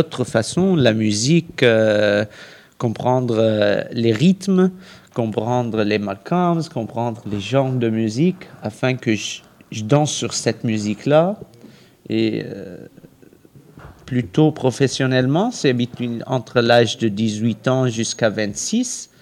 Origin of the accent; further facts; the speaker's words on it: Lebanon; French is a second language; moved away as an adult; je viens des États-Unis, mais je suis Libanais, je suis né au Liban. Je vis au Liban pour 18 ans, et puis j'ai quitté afin de finir mes études